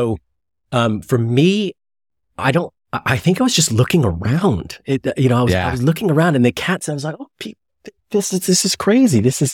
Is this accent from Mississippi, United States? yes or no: no; Chicago, Illinois, United States; Now I haven't gone through and done the years, but we lived in, I grew up in Chicago. And we used to get loads of theater through Chicago, and mom and dad took us to the theater.